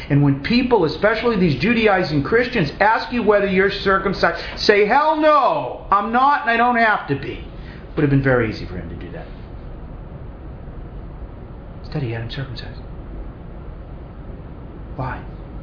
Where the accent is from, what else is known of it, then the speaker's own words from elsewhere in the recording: Boston, Massachusetts, United States; I grew up in the Archdiocese of Boston.